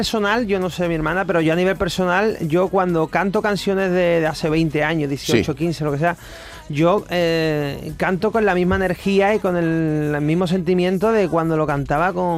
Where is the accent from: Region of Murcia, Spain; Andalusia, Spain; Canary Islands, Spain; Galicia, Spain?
Andalusia, Spain; venimos de Andalucía, somos andaluces